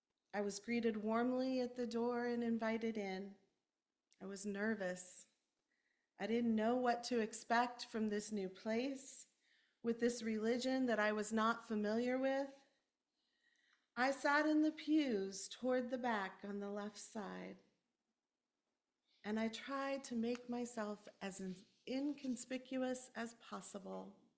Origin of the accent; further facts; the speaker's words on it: Kansas, United States; Growing up in Kansas, the story of the Wizard of Oz is one that is woven through the memories of my childhood.